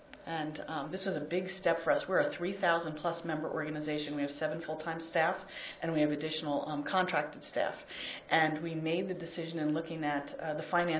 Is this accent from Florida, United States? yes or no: no; New Jersey, United States; it happened to be a member from my home state of New Jersey